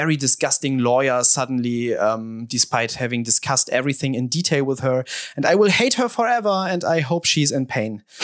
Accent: Germany; I'm from Germany.

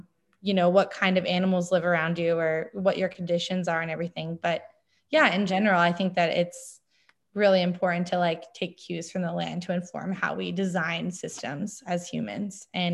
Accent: Ohio, United States; also born or lived in Washington; now in Southern California, United States; I'm from Ohio, and I moved to Washington before I moved to Southern California.

